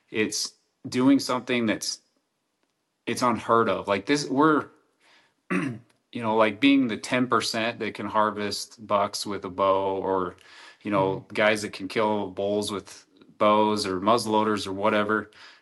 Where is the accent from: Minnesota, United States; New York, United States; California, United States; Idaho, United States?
Idaho, United States; So I'm originally from Central Idaho. Yeah, I grew up when, geez, I mean, it was kind of the transition between the deer being really good and then the elk kind of coming